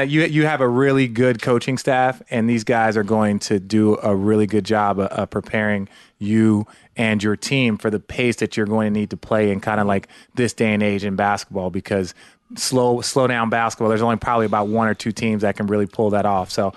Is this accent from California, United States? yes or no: yes; Los Angeles, California, United States; born there; I was born here in Los Angeles.